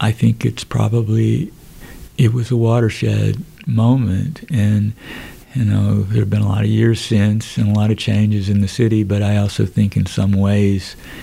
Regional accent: Memphis, Tennessee, United States; I grew up in Memphis without any knowledge that there had been such a place.

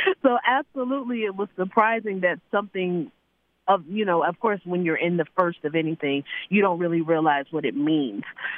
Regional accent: Buffalo, New York, United States; now in Las Vegas, United States; I currently live in Las Vegas, but I'm from Buffalo, New York.

